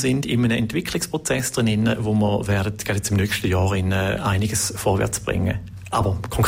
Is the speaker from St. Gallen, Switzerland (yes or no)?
yes; St. Gallen, Switzerland; born there; now in Lucerne, Switzerland; Als wohnhaft in St. Gans, 16 Jahre jetzt in Luzern, aber gebürtig in St. Galler.